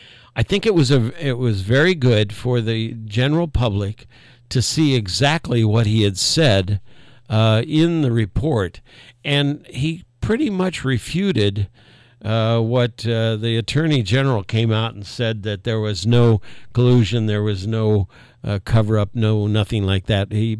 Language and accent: English; South Bend, Indiana, United States; I was brought up in South Bend, Indiana, home of Buttigieg, Pete Buttigieg